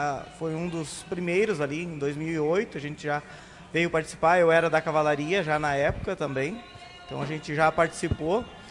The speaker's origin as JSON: {"language": "Portuguese", "town": "Vacaria", "region": "Rio Grande do Sul", "country": "Brazil", "said": "eu vim de Vacaria, sou da região, eu sempre gostei de cavalo"}